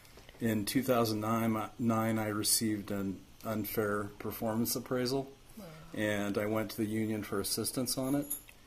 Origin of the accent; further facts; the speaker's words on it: Arizona, United States; I'm from Arizona, from, well, I live in Flagstaff, but I work in Williams, Arizona